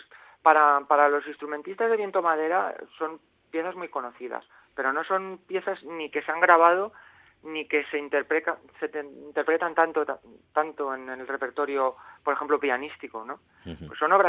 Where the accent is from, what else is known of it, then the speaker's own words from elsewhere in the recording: Valencian Community, Spain; Sí, los otros cuatro somos valencianos.